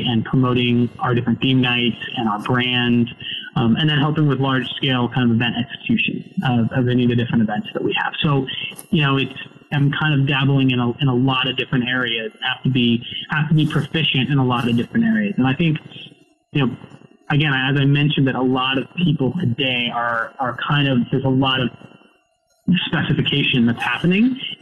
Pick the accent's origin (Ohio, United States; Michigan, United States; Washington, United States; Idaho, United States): Washington, United States; Seattle; I'm from Seattle, and I was up there for the holidays